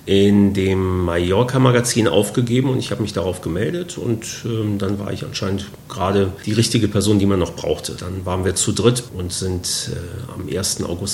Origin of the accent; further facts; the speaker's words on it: Düsseldorf, North Rhine-Westphalia, Germany; moved away as an adult; Ich komme aus Düsseldorf und die Sommermonate waren zu der Zeit meistens 15 Grad und Nieselregen.